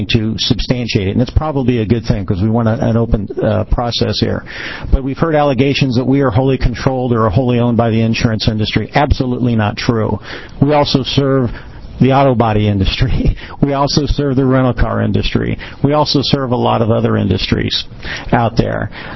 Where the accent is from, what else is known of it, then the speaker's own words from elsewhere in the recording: Kansas City, United States; Excuse me. I'm from Kansas City.